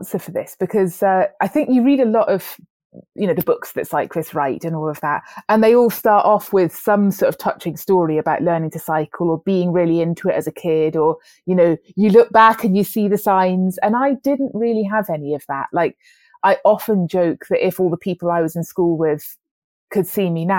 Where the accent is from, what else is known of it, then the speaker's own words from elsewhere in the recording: Wales, United Kingdom; I grew up in Wales and things like that.